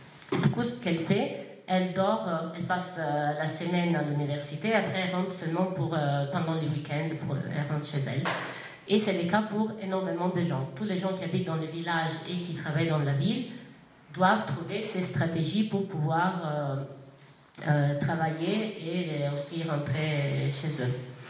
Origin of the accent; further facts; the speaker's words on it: Jenin, West Bank, Palestine; Comme je disais, moi, on est de Jenin.